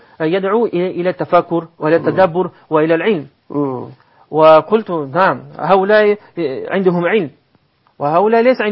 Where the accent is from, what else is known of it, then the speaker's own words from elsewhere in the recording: Russia; Arabic is a second language; هذا عندنا في روسيا